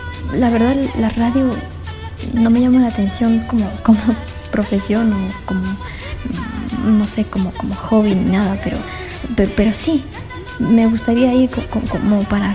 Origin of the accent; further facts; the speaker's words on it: Lima, Peru; now in Quito, Ecuador; yo soy limeña, soy de Perú. Y estoy llegando a Quito, bueno, para estudiar mi carrera de psicología.